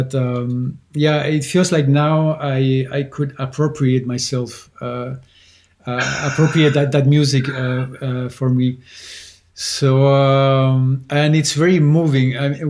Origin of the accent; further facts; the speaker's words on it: Santiago, Santiago Metropolitan Region, Chile; in Chile, when you're from the capital, I'm from Santiago, and it's a big city, and it was like, you know, it's like a 7 or 8 million people, and it's very chaotic.